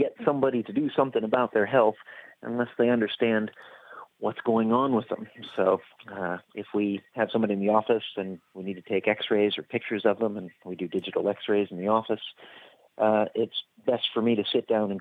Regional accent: Florida, United States; moved away as an adult; now in Australia; Brisbane would be the biggest city there, and spent the last 16 years there because I'm from Florida and I like the tropics or the subtropics.

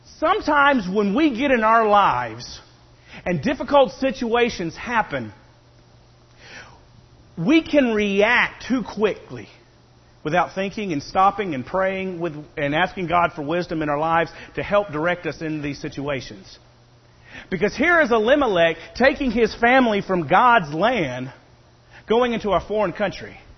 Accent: Jacksonville, Florida, United States; I am a Florida boy, except I'm an East Coast Florida boy. I grew up in Jacksonville.

